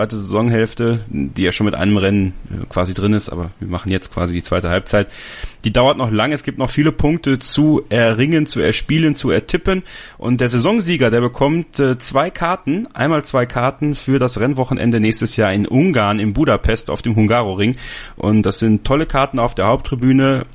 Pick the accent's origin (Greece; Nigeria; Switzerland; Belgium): Belgium; Wallonia; born there; Ich komme ja aus der Nähe. Ja, ich bin wenige Minuten von Spa-Francorchamps geboren worden